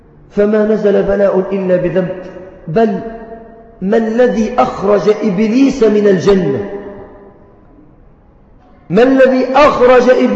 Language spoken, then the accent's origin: Arabic; Egypt